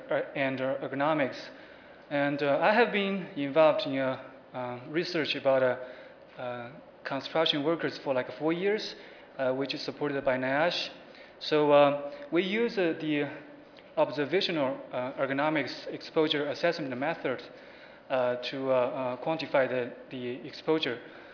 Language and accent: English; China; because I come from China. I feel there are so many differences between this country and China, just so many differences.